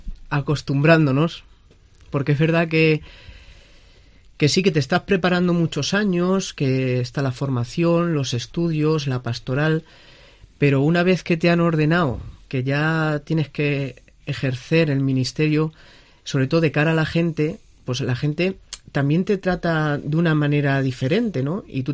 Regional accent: Villanueva de los Infantes, Castilla-La Mancha, Spain; also born or lived in Puerto Lápice; tengo 27 años, aunque soy natural de Puerto Lápice, pues he vivido y me he criado en Villanueva de los Infantes.

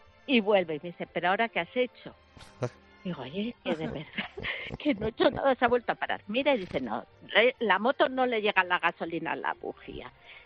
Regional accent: Vitoria, Basque Country, Spain; Pues yo soy de Vitoria y voy a Madrid

